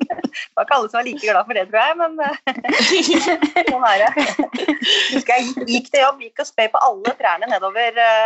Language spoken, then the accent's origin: Norwegian; Skjåk, Innlandet, Norway; jeg er fra Sjåk oppe i Gudbrandsdalen, så jeg savnet litt livet på landet.